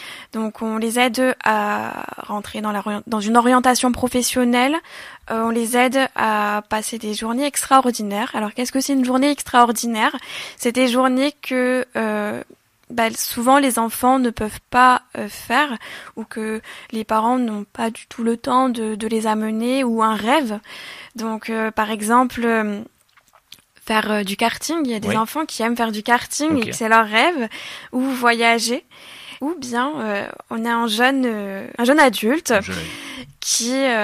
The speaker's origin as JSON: {"language": "French", "region": "Occitanie", "country": "France", "said": "vu que je viens des Corbières et que ça me tient vraiment à cœur de représenter nos si beaux paysages"}